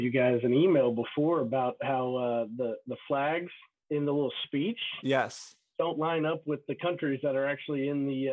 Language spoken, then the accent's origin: English; Kentucky, United States; now in Dayton, United States; So like you just mentioned, born and raised in Kentucky, but my wife and I, we met in college at the University of Kentucky.